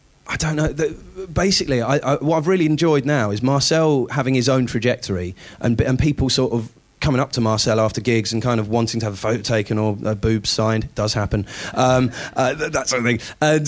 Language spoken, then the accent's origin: English; United Kingdom; which was a lot of fun to write, especially being a Brit.